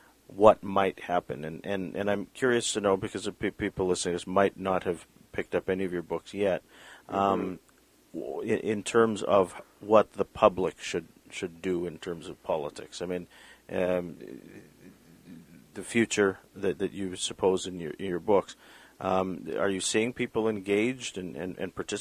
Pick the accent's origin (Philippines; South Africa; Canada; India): Canada; Because, I mean, I know we're Canadian, but, I mean, still, you know, whatever happens in the United States affects us, right?